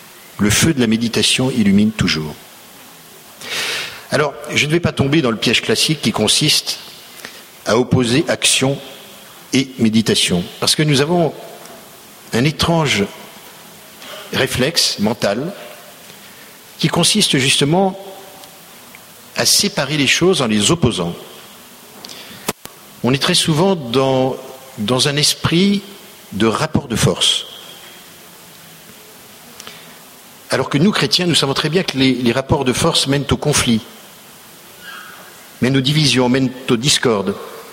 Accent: Auvergne-Rhône-Alpes, France; je viens de Haute-Savoie

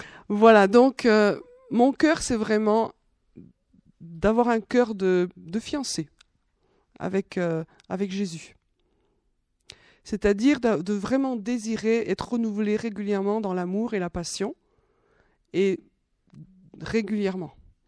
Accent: France; Parce qu'en tant que Français, on a quand même quelque chose de spécial.

